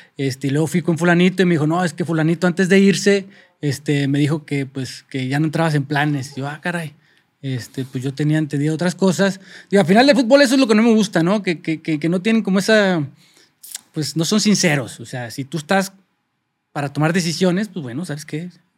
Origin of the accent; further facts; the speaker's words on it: Mexico; also born or lived in Sacramento, United States; yo nací en Sacramento, California. Bueno, la historia te la voy a resumir un poquito. Mis papás se fueron a Estados Unidos para una mejor vida. Nací yo y era un bebé de brazos y deportan a mi mamá. Entonces mi mamá con todos esos chiquillos se tuvo que venir acá a México